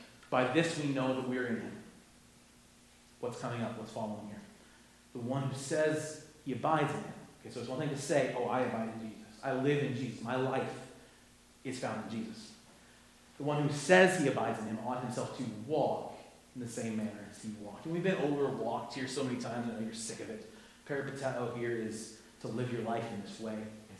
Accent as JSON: {"language": "English", "region": "Ohio", "country": "United States", "tie": "born or raised there", "said": "Apple trees were a big thing in my area because we liked to, where I grew up in Northwest Ohio"}